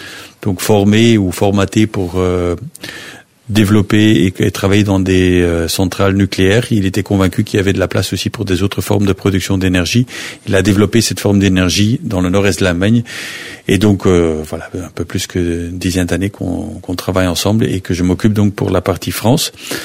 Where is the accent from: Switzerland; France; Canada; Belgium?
Belgium; je suis belge, ça s'entend tout de suite certainement à mon petit accent.